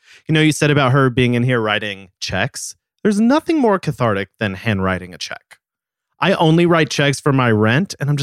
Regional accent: Dallas, Texas, United States; I grew up in Dallas, Texas.

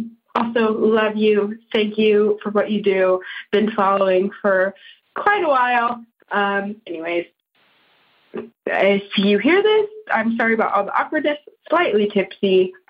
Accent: California, United States; I'm 23 years old. I'm from California.

